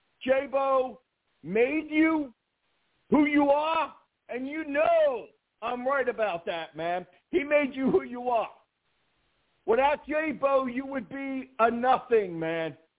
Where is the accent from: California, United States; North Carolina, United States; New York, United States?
New York, United States; New York City; I'm from the Bronx, man.